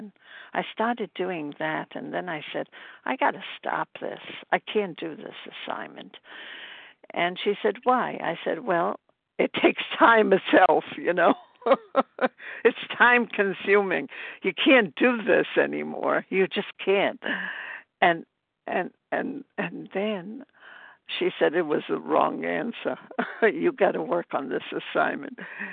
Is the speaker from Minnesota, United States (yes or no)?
no; Brooklyn, New York, United States; I'm from Brooklyn, New York.